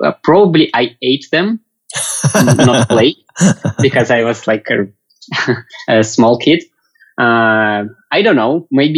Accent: Ufa, Bashkortostan, Russia; English is a second language; now in Moscow, Russia; No, I born and raised in Ufa. It's a capital city of Bashkortostan Republic of Russia. It's somewhere in the middle of Ural Mountains. Then at some point I moved to Moscow

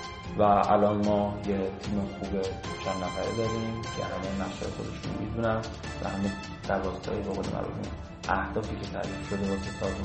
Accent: Ahvaz, Khuzestan, Iran; من هم متولد اهوازم، هم تحصیلات مدرسه و دیپلم اونجا بودم و خانوادم کلا اونجا هستم.

